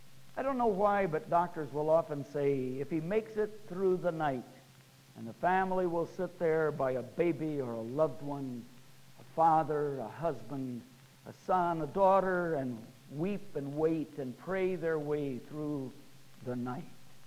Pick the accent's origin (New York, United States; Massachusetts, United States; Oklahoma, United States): Oklahoma, United States; also born or lived in Kansas; I grew up in Oklahoma and Kansas. And you know, around here we have tornadoes.